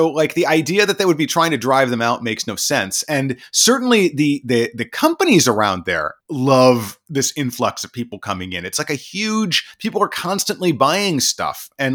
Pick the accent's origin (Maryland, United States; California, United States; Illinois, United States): Maryland, United States; when I was a kid growing up in Maryland, I think it was like PCP injected Snickers bars or something.